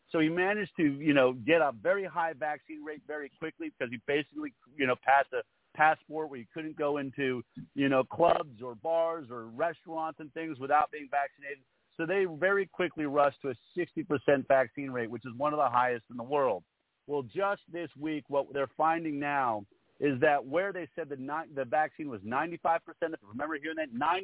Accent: New York, United States; born there; I love New Yorkers. I was born in New York. I spent many, many years in New York.

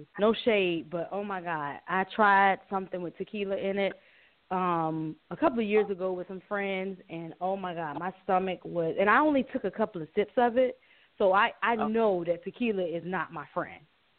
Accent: Norfolk, Virginia, United States; now in Maryland, United States; I currently reside in Maryland. I'm from Norfolk, Virginia.

